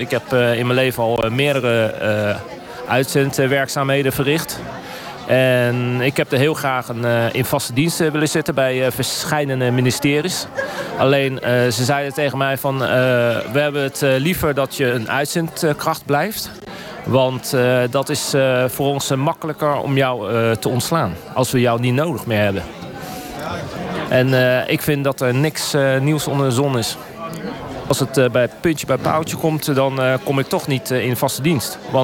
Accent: The Hague, South Holland, Netherlands; ik ben 48, ik kom uit Den Haag.

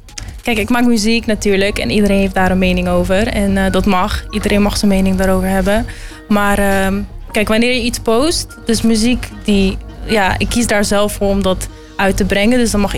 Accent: Afghanistan; het is best wel moeilijk om als Afghaanse meisje in de muziek echt iets te doen

